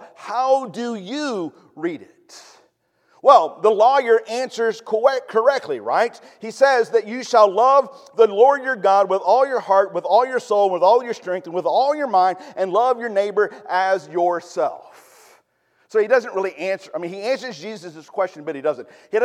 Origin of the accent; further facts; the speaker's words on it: West Virginia, United States; Yeah, for me, I mean, I grew up in West Virginia. All right, so there are possums everywhere along the side of the road.